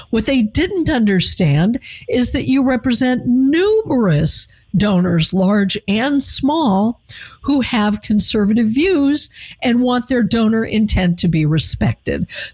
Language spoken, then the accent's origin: English; Colorado, United States; moved away; in Colorado, my home state, I'm no longer there